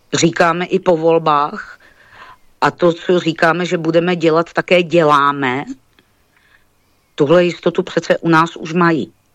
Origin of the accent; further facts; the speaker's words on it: Olomouc, Olomouc Region, Czechia; protože já jsem rodák z Olomouce